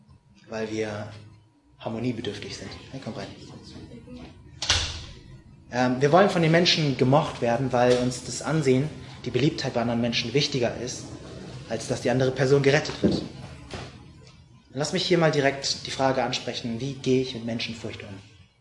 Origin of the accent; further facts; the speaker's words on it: Hamburg, Germany; ich komme ja aus dem Norden, aus Hamburg